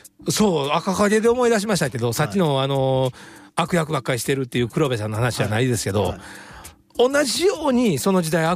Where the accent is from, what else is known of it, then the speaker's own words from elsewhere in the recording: Osaka, Japan; 大阪でずっと生まれ育ったんで、